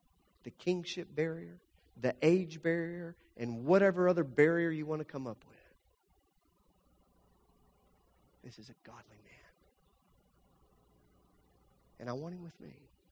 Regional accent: Lubbock, Texas, United States; You know, I grew up in Lubbock, Texas.

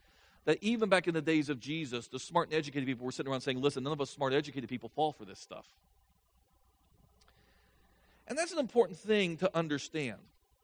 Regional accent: Florida, United States; It's kind of like me. I'm from Florida, but I got here as fast as I could.

